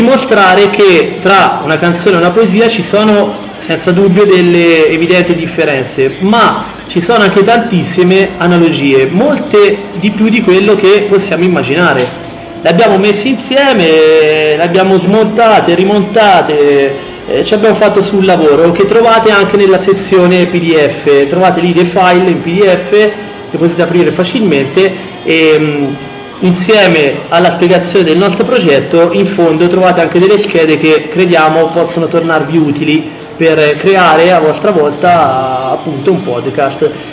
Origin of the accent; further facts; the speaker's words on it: Tuscany, Italy; accent: Tuscan; vabbè, la mia pronuncia toscana si sente, è inutile fare, cerchiamo di nasconderla